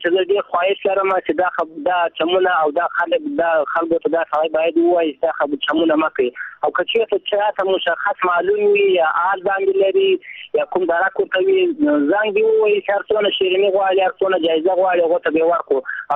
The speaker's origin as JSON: {"language": "Pashto", "town": "Gilan", "region": "Ghazni", "country": "Afghanistan", "lives_now": "Iran", "said": "زه د غزنی ولایت ګیلان دی ولسوالۍ د رسنۍ د اوسیدونکی یم."}